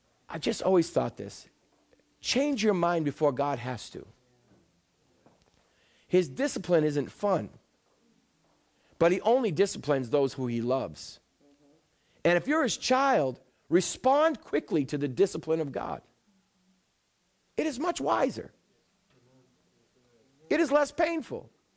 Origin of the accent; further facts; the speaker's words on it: Boston, Massachusetts, United States; I said, Chad, get in the car. I'm a Bostonian.